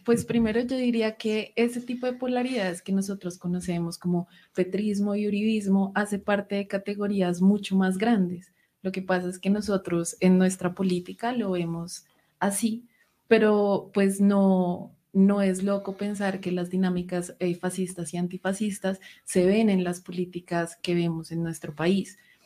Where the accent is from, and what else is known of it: Colombia